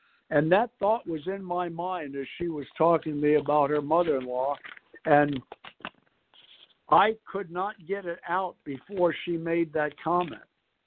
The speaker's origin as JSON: {"language": "English", "town": "New York City", "region": "New York", "country": "United States", "said": "knowing I'm from New York City and I've probably been known to interrupt people at times"}